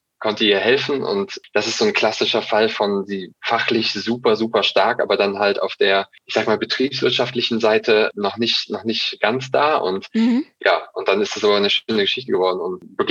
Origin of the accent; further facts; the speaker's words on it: North Rhine-Westphalia, Germany; now in Frankfurt, Germany; Ich komme ursprünglich auch aus dem Kölner Raum